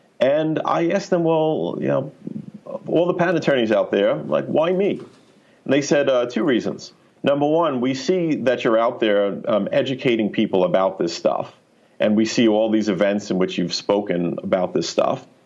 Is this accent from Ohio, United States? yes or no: no; New York, United States; So, I mean, I'm a New Yorker and I'm straightforward and I don't like to waste time or mince words.